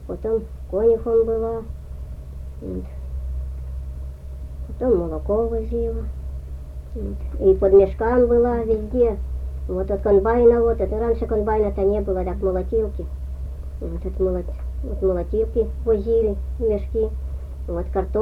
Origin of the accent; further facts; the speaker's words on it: Yaroslavl Oblast, Russia; я сама-то сперва-то жила, я говорю, уроженка-то из-за Углича.